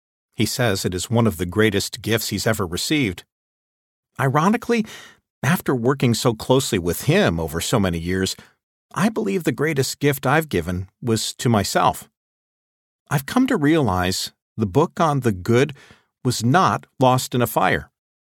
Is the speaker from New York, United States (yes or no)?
no; Omaha, Nebraska, United States; I started listening to recordings of those classes in my car as I drove around my hometown of Omaha, Nebraska.